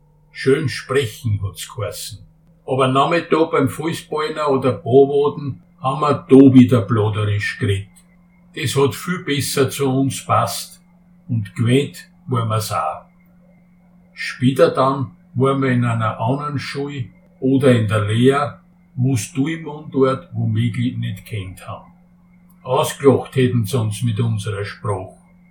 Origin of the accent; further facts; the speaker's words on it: Lower Austria, Austria; accent: Weinviertel dialect; first language Weinviertel dialect; Meine Muttersprache ist die Weihviertler Ulmmundart. Als Kinder in den 1950er Jahren haben wir es ganz selbstverständlich geredet